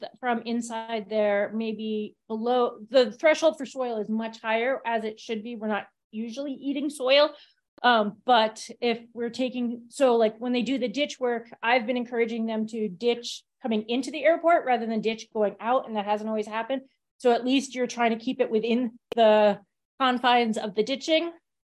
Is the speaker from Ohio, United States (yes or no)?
no; King Salmon, Alaska, United States; I came from King Salmon and they also have contamination, but they have confined aquifers and they have some municipal water.